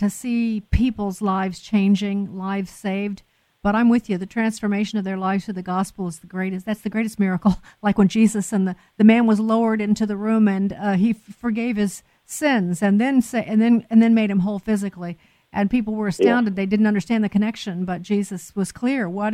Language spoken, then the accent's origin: English; Chicago, Illinois, United States; I'm from Chicago, so I was really involved with Crisis Pregnancy in DuPage.